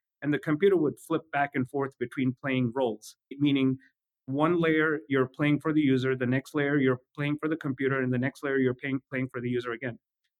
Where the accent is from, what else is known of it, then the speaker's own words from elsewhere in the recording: India; now in California, United States; Growing up in India, I had a motorcycle.